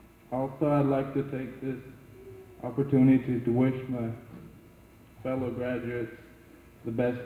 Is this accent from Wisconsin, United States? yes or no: no; Unalaska, Alaska, United States; I became somewhat lonesome and decided to return to my hometown. After careful consideration, I decided one of my main major goals in life would be to finish high school. Consequently, I entered Unalaska High School in September of 1978.